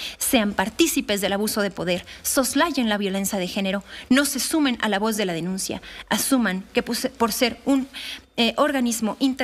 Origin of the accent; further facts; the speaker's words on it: Mexico; como mexicana y como víctima de violencia sexual